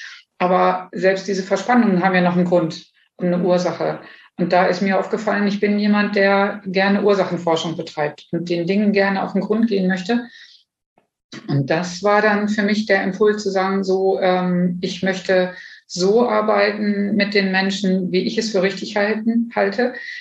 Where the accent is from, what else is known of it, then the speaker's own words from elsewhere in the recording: Bad Pyrmont, Lower Saxony, Germany; born there; Also geboren wurde ich in Bad Pyrmont und war schon immer jemand, ich würde jetzt sagen mal Nestflüchter.